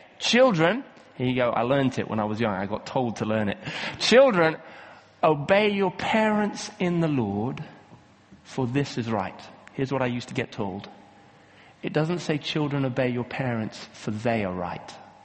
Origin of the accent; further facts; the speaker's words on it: Kenya; As I was growing up in Kenya, in Africa, which again, the way they do family there is very different.